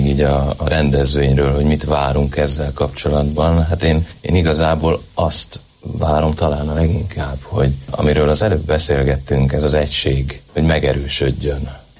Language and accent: Hungarian; Eger, Heves, Hungary; now in Miskolc, Hungary; Igen, én legalábbis egri vagyok eredetileg, de jelenleg Miskolcon szolgálok